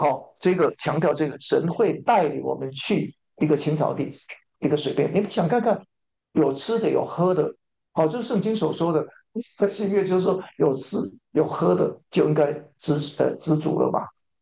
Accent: southern Taiwan, Taiwan; moved away as an adult; now in United States; 我来美国之前，我以前在台湾出生，然后呢，到我出生在南部，然后就北部念大学，来美国留学，大家都差不多这样。我一共搬了15次家了

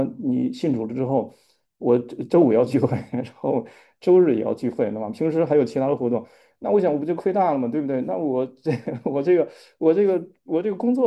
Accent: China; 他也没有我们中国人努力

